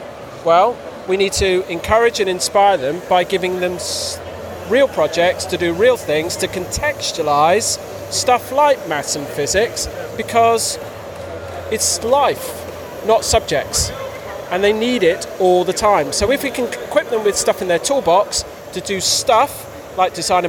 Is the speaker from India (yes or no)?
no; Truro, South West England, United Kingdom; So I grew up just outside Truro.